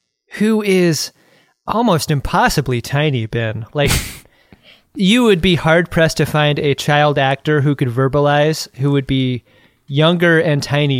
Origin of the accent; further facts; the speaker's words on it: Ireland; I'm Irish, and my people have fought for a long time against this fucking stereotype.